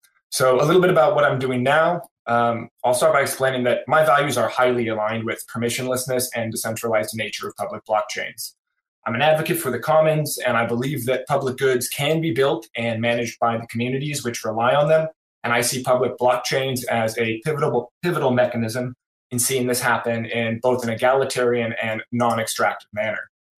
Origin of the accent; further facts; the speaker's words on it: Portland, Oregon, United States; I'm from Portland, Oregon.